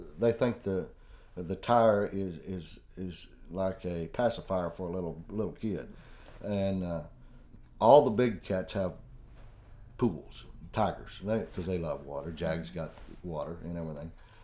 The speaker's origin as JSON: {"language": "English", "town": "Amarillo", "region": "Texas", "country": "United States", "tie": "born or raised there", "said": "Well, you'll have to look at, I grew up in North Texas, South Amarillo. Back in the 60s and 70s, there wasn't any deer in that country."}